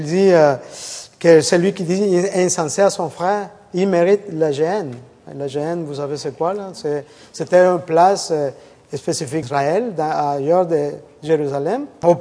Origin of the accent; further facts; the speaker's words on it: El Salvador; French is a second language; Je parle de l'Amérique latine parce que je suis latino-américain. Regardez, l'Amérique centrale est tellement petite. Et mon pays d'origine, c'est le plus petit pays d'Amérique.